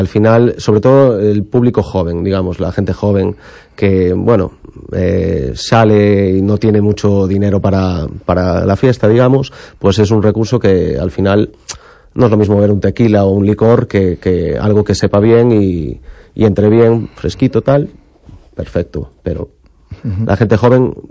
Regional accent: A Coruña, Galicia, Spain; La Coruña al final es de donde soy, de donde trabajo principalmente

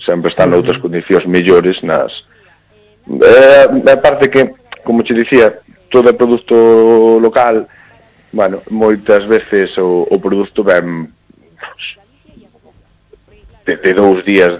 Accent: Mondoñedo, Galicia, Spain; Eu son de Mondiedo, dun barrio que se chama San Lázaro

